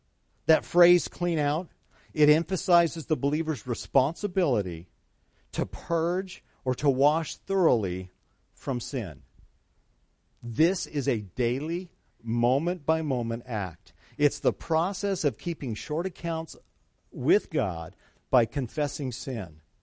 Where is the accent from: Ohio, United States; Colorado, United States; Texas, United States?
Colorado, United States; You know, I grew up in Colorado many, many years ago